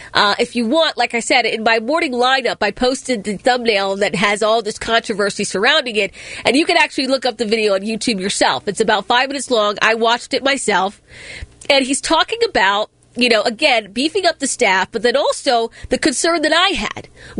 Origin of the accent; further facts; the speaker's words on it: Baltimore, Maryland, United States; We're on the West Side. I'm from Park Heights, right?